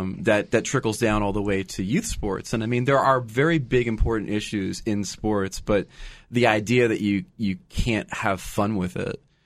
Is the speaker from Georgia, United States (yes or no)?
no; New Jersey, United States; when I grew up in Jersey and my dad would bring home the New York Daily News